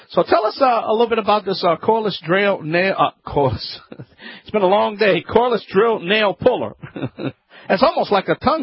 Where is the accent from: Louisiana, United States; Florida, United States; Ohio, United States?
Louisiana, United States; from the Bayou Land.